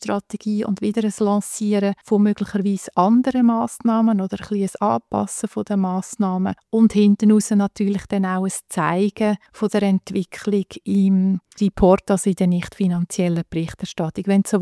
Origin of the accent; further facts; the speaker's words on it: Zug, Switzerland; Aber ich kann von meiner Heimat reden, Zuggerland.